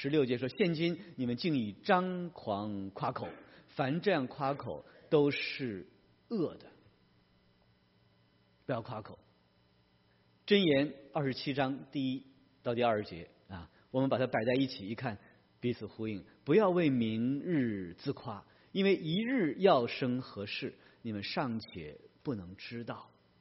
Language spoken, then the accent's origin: Chinese; China; 我们中国人有这样的智慧